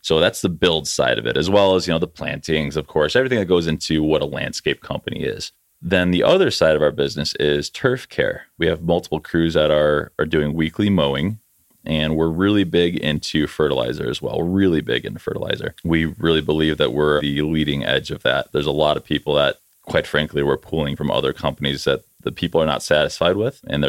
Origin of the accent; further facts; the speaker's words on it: South Holland, Illinois, United States; also born or lived in Highland; now in Dyer, United States; I grew up in South Holland, Illinois, and then Highland, Indiana, and I now live in Dyer. So I've kind of always been in the region.